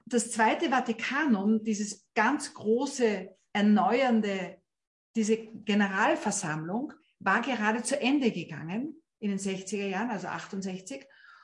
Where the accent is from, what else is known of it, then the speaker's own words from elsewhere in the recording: Styria, Austria; Das ist hier bei uns in der Steiermark, in der Nähe von Graz.